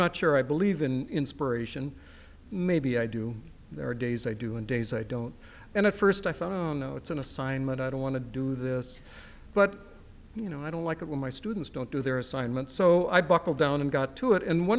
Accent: North Dakota, United States; I'm not from Montana. I grew up in North Dakota, Western North Dakota and eastern Montana are very similar in their landscape and their population.

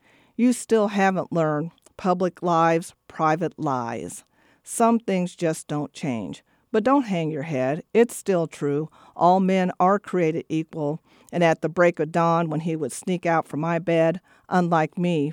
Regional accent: Kansas, United States; I grew up in Wyandotte County, started taking classes at the community college where Phil Miller was teaching.

